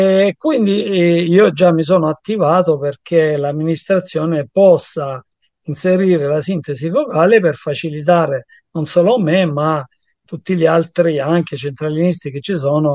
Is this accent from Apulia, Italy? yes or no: yes; Nardò, Apulia, Italy; Sì, Nardò, provincia di Lecce.